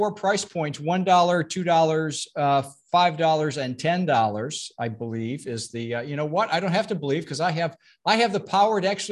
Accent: Cleveland, Ohio, United States; I'm from Cleveland. I'm sorry. I'm not familiar.

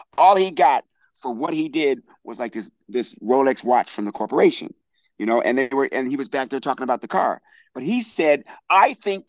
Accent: Washington, District of Columbia, United States; because I come from the Washington, D.C. metropolitan area, and that now is the DMV.

